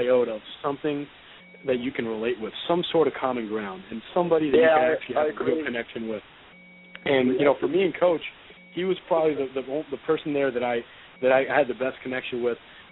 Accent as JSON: {"language": "English", "town": "Miami", "region": "Florida", "country": "United States", "said": "I'm from Miami. I have a baseball background."}